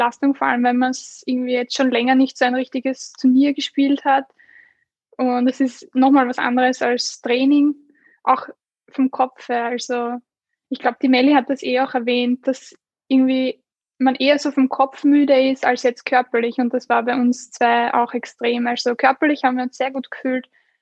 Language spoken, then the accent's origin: German; Austria; Ja, also bei uns in Österreich gibt es eigentlich nur einen richtigen Nationalteamstützpunkt